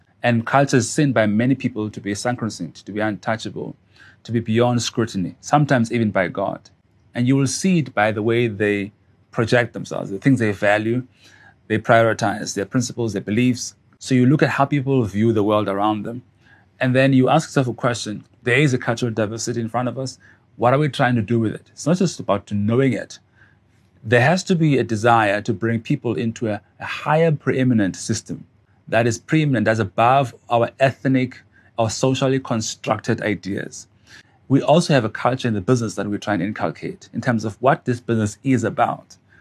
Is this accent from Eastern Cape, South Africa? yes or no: yes; Gqeberha, Eastern Cape, South Africa; I hail from Eqebega, formerly known as Port Elizabeth. I married with two children. Son is 12. My daughter is 9. I'm a minister of the gospel